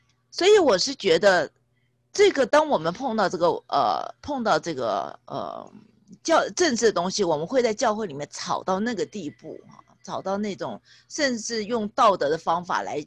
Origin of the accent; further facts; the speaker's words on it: China; 我们中国人会比较看他是一个高高在上的，他是一个完美的领袖